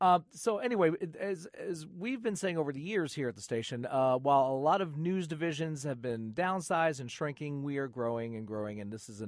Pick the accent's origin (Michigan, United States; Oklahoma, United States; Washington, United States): Michigan, United States; born there; I was born in Michigan.